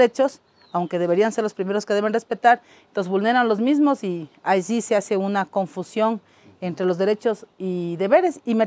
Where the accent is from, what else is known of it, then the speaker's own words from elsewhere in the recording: Ibarra, Imbabura, Ecuador; así somos los ecuatorianos, los ibarreños, los caranqueños, ¿no?